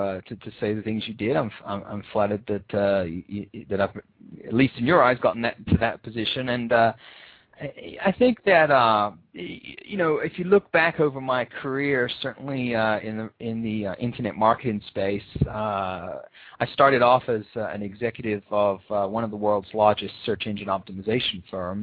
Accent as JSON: {"language": "English", "town": "Brighton", "region": "South East England", "country": "United Kingdom", "lives_now": "Raleigh, United States", "said": "It actually comes all the way from southern England, because I'm originally from Brighton in England."}